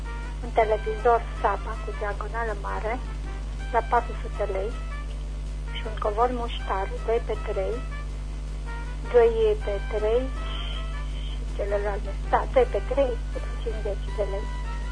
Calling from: Reșița, Caraș-Severin, Romania; din Reșița.

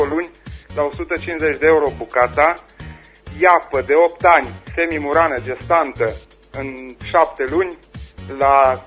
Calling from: Lugoj, Timiș County, Romania; din Lugoj

